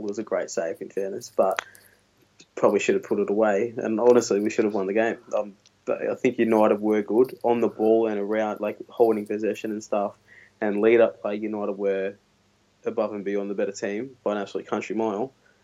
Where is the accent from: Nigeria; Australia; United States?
Nigeria; I'm Nigerian.